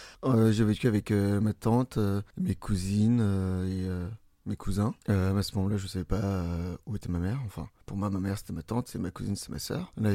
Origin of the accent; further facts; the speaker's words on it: Treichville, Abidjan, Côte d’Ivoire; also born or lived in Divo; Je suis né en Côte d'Ivoire, dans une ville qui s'appelle Divo, mais j'ai grandi à Trècheville. L'adresse exacte, c'est Avenue 10, rue 25.